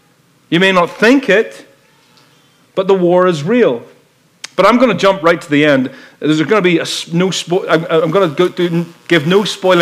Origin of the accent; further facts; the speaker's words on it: Ireland; I grew up in Ireland, as you probably know, and you can maybe tell from my accent. I grew up like Ty. I'm a redneck. I'm a hick. We have a word. We call it culchy. I'm a culchy, right?